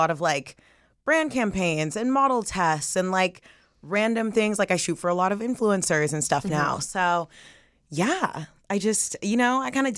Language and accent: English; Corvallis, Oregon, United States; I'm from Corvallis, Oregon. I grew up there. And then I went to college in Portland.